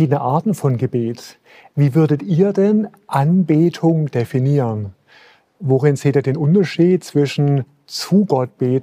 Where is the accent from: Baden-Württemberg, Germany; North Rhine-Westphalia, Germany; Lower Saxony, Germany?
Baden-Württemberg, Germany; Der Schwabe, ganz besonders da, wo ich herkomme.